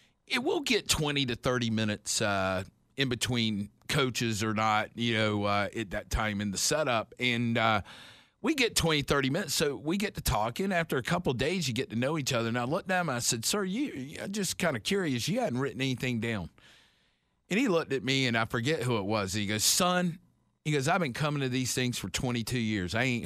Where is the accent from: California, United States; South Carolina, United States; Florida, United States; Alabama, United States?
South Carolina, United States; Yes, we are from the South. We are from South Carolina.